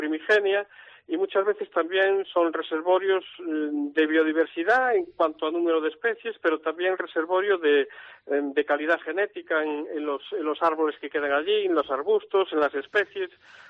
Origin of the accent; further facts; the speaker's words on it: Galicia, Spain; el paisaje que nos identifica como gallegos y como pontevedreses.